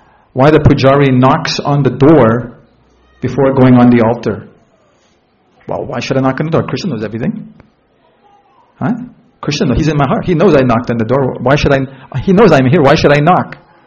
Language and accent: English; Canada; And I just said I was from Canada.